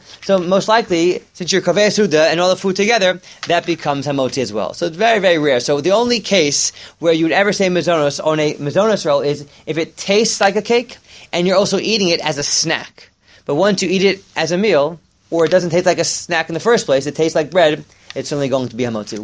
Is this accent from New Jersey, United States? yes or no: yes; Teaneck, New Jersey, United States; growing up in Teaneck, we used to go to the Dunkin' Donuts and had the croissants, egg and cheese sandwich on the croissants.